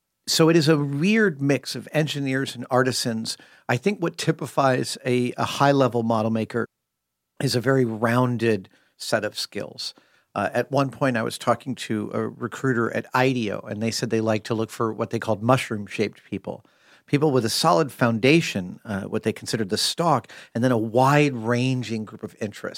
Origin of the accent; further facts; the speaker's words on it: Sleepy Hollow, New York, United States; also born or lived in Manhattan; Yeah, Sleepy Hollow is about 25 miles north here of Manhattan, and I was born here in Manhattan, spent the first few years of my life in the West Village, and then in the early 70s, my parents moved up north.